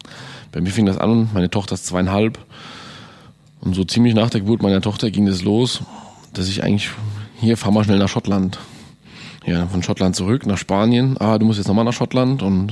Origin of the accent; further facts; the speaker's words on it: Radebeul, Saxony, Germany; born there; Ich komme ja auch gebürtig aus Radebeul bei Dresden.